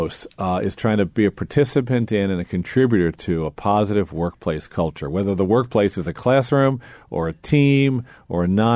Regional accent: Baltimore, Maryland, United States; Well, I was so fortunate. I grew up in Baltimore City, and was born in 1961.

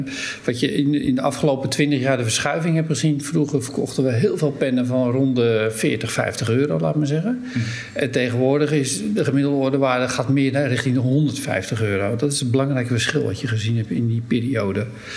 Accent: Hem, North Holland, Netherlands; mijn ouders hadden toen de tijd in een heel klein plaatsje in Hem. Ja, vlakbij Venhuizen, misschien iets bekender. Daar ben ik ook geboren in Hem.

